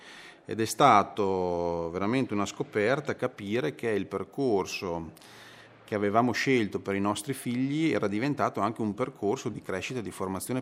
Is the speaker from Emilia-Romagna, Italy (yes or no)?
yes; Reggio Emilia, Emilia-Romagna, Italy; ho 42 anni, sono di Reggio Emilia, sono papà di due ragazzi di 10 e di 13 anni.